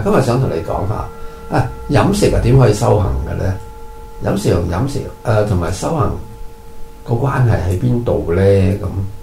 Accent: Hong Kong; 呢本來是一個香港土生土长啦，的細路啦，我受的教育是几十年前，而家讲緊1960几年的时候的英国式的殖民地教育

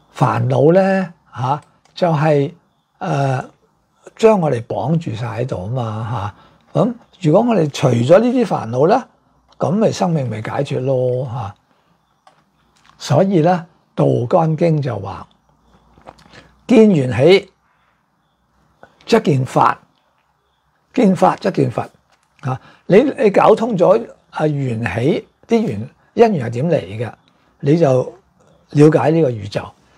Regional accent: China

